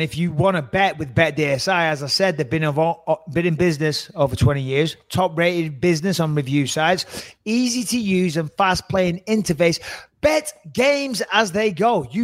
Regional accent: England, United Kingdom; now in Los Angeles, United States; You're the American. I'm English. I'm a guest in this country. I'm an alien. I'm a legal alien. I'm an Englishman in Los Angeles.

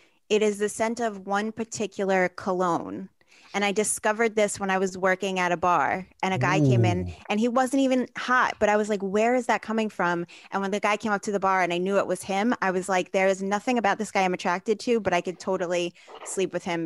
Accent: Bensonhurst, New York, United States; Well, when I was growing up in Bensonhurst in junior high school, I remember Drakkar being the thing.

